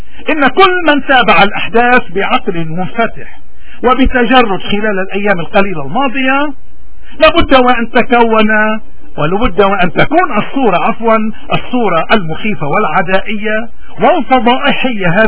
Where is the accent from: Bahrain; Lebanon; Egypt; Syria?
Lebanon; علينا كلبنانيين ومن كل الشرائح مذهبية وسياسية وطائفية وعقائدية أن نتوقف